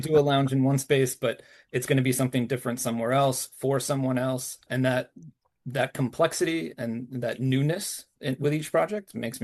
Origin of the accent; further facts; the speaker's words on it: New Jersey, United States; I worked for some small firms in my home state of New Jersey